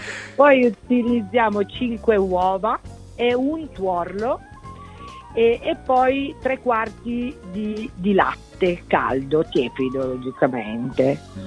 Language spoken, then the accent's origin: Italian; Piedmont, Italy; also born or lived in Genoa; io sono cresciuta nelle Langhe, e anche se sono nata a Genova, però amo molto la cucina piemontese